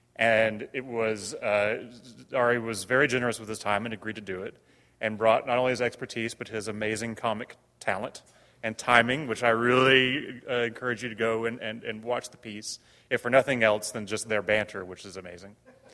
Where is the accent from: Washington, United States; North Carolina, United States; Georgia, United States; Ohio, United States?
North Carolina, United States; the kind of corruption of the democratic process in North Carolina, my home state, which I feel very passionate about.